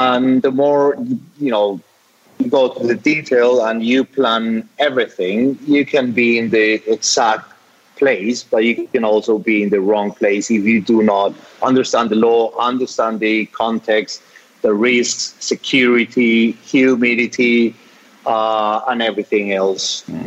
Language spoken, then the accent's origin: English; Bogotá, Colombia; English is a second language; now in Cali, Colombia; I'm based in Cali, so by the way, I am from Bogota, I'm not from Cali, you know.